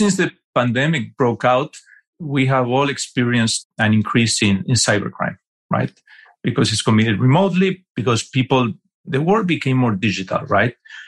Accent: Argentina; also born or lived in United States; That's where I'm from. I'm from Argentina originally, although I spent 4 years working for a New York City law firm. Then I moved back to Argentina and I was working for another law firm there.

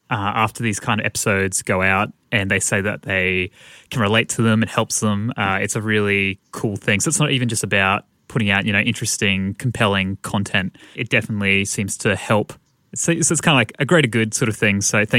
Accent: Australia; because I'm also Australian.

